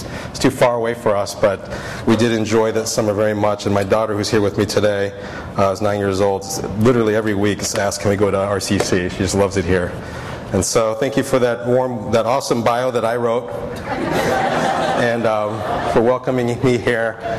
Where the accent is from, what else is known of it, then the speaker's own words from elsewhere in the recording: St. Louis, Missouri, United States; I'm from St. Louis, so I'm a diehard Cardinals fan.